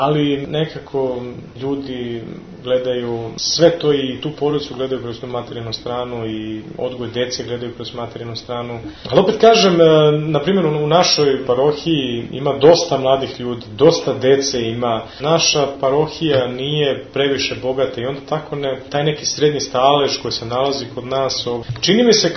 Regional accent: Belgrade, Serbia; Ja sam beogradsko dete beogradskog asfalta, rođen sam 81. godine, otac mi je inače iz Srema … je poznat u vojvođansko prezime

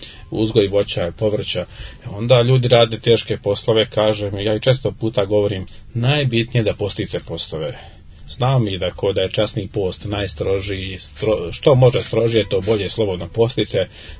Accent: Bosnia & Herzegovina; born there; rođen sam u Bosni

